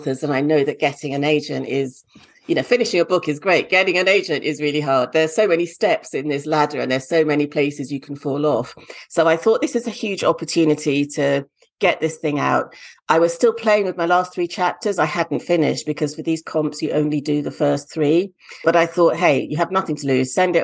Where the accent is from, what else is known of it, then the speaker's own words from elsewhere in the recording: Nigeria; moved away as an adult; I grew up in Nigeria. I lived in Nigeria till I was 20. So my experience of being Black is completely different to a Black American's experience or a Black person raised in Britain's experience.